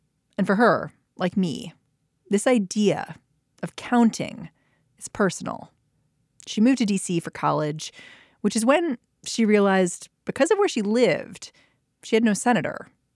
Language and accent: English; Maryland, United States; I mean, it's funny because I grew up in Maryland. I saw those license plates.